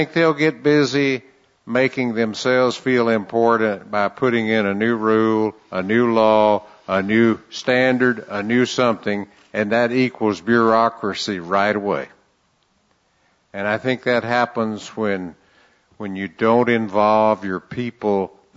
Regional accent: San Antonio, Texas, United States; I'm from San Antonio. It hasn't rained this year.

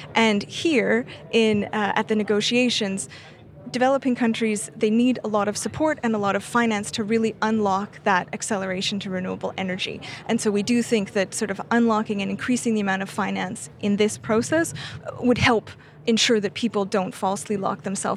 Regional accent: Canada; And so, you know, I'm Canadian.

